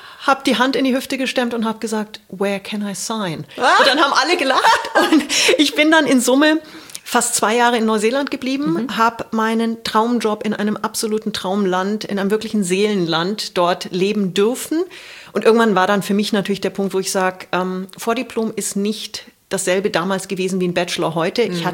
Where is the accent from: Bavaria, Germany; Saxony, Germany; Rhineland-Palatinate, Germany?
Bavaria, Germany; Munich; Hab als Münchner Kindle mir gedacht, BMW ist eigentlich ganz cool.